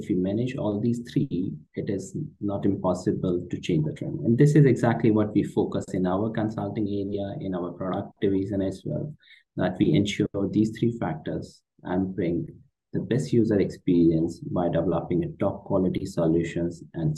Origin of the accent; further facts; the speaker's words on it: India; English is a second language; moved away as an adult; now in Germany; I'm originally from India, but relocated in Germany for more than 11 years now.